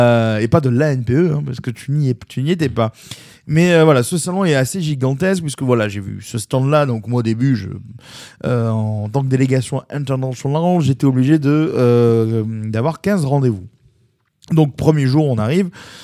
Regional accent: Marseille, Provence-Alpes-Côte d'Azur, France; chez nous à Marseille

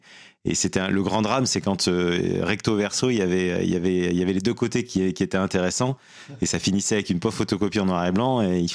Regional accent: Blanquefort, Nouvelle-Aquitaine, France; also born or lived in Bordeaux; Alors moi, je suis né à Bordeaux et j'ai grandi à Blanquefort, juste à côté de Bordeaux, dans la périphérie de Bordeaux.

